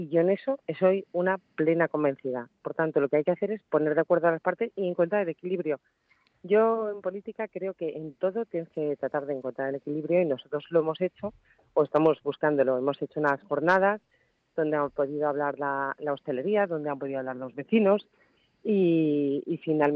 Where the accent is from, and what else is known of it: Spain